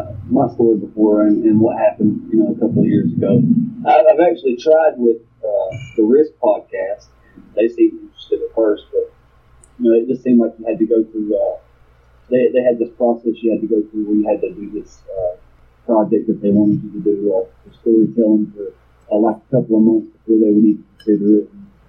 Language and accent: English; Hickory, North Carolina, United States; I'm from Hickory, North Carolina, 35 years old.